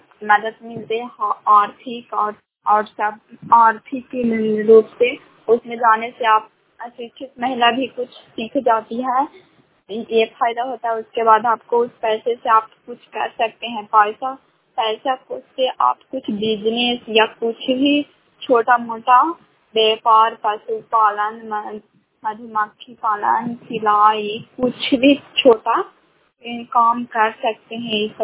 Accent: Bihar, India; ग्राम शांत प्रखंड करापुर जिला नालंदा की निवासी हूँ।

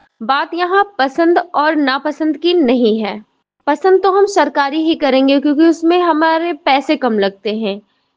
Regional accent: Chaitia Murar, Uttar Pradesh, India; और हमारी उम्र 28 साल है। हम चैतिया मुरार के रहने वाले हैं, जहाँ का पिन कोड नंबर है 2718-35।

